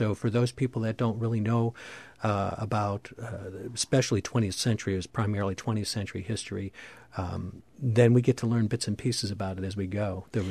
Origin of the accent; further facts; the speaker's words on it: Buffalo, New York, United States; now in Wilmington, United States; it's set in Buffalo, which was my original hometown. Mm-hmm. Wilmington is now my hometown.